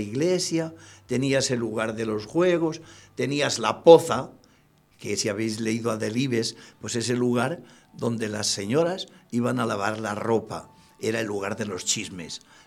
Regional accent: Quintanilla de las Viñas, Castile and León, Spain; born there; Yo nací en Quintanilla de las Viñas, Burgos, en toda la zona que es los Infantes de Lara, que tienen que ver con Salas de los Infantes, con Covarrubias, con la Peña de los Infantes, etc.

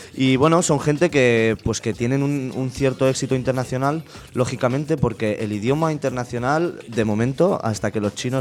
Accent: Spain; yo lógicamente soy español y como buen español que soy y vengo de la ESO, mi inglés es bastante deficiente.

